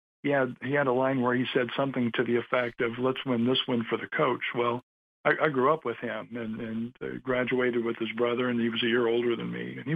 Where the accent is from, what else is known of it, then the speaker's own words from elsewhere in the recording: Indiana, United States; So I grew up just outside Indianapolis, between Indy and Lafayette. I'm a Purdue University graduate.